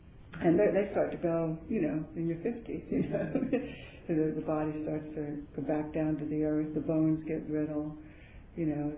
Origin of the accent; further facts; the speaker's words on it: New Jersey, United States; born there; This little town that I was born in New Jersey had its 75th anniversary jubilee celebration.